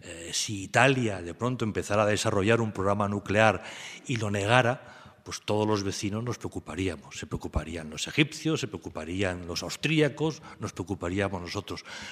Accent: Spain

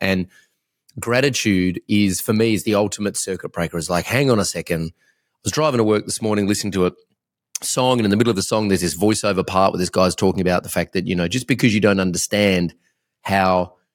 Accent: Australia; born there; how lucky am I that I was born in Australia

